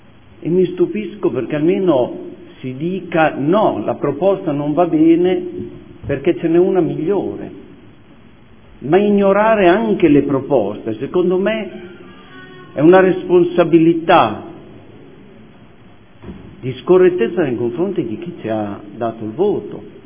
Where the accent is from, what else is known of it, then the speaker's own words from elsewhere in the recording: Modena, Emilia-Romagna, Italy; Io sono entrato qua dentro come modenese per portare le mie esperienze